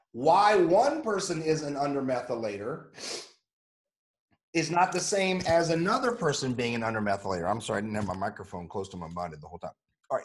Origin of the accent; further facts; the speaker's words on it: North Carolina, United States; I mean, I'm from North Carolina. We like NASCAR, right?